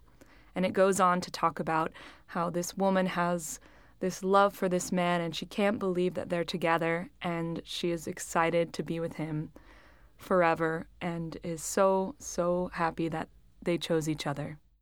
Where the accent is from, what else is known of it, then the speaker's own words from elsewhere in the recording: Temecula, California, United States; in my hometown of Temecula, California, which is a sort of small tucked away wine region in between San Diego and Los Angeles.